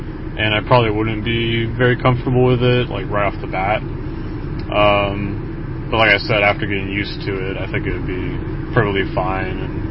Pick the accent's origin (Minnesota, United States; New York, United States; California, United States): California, United States; Sacramento; from Sacramento, California.